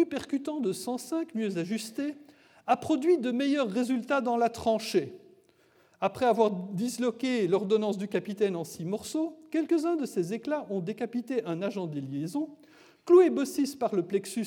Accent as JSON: {"language": "French", "country": "Belgium", "tie": "born or raised there", "said": "jusqu'à ma génération, même chez nous en Belgique, nous lisions au lycée Dorgelès"}